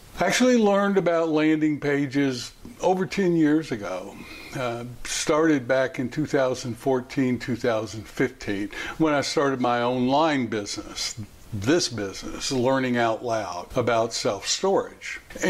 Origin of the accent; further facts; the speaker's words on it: Louisville, Kentucky, United States; let's say in my hometown of Louisville, in the Fern Valley area, is very different than the trade area in the east end of the county.